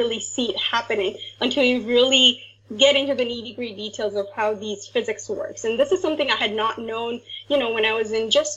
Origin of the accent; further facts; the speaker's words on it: Ahmedabad, Gujarat, India; English is a second language; So I am actually from Ahmedabad, India. That's where I grew up.